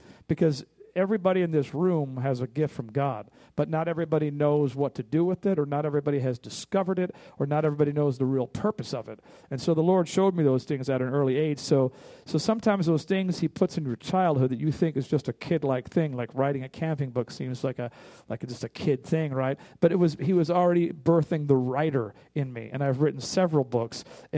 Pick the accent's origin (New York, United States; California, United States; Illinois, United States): California, United States; Compton; I'm half Irish. I'm half Mexican, but I grew up in Compton. I'm more black than I am anything.